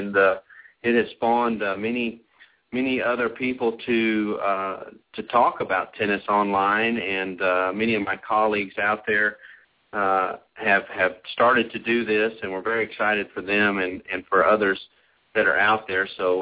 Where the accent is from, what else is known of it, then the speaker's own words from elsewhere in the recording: Vernon, Texas, United States; I'm actually from Vernon, Texas.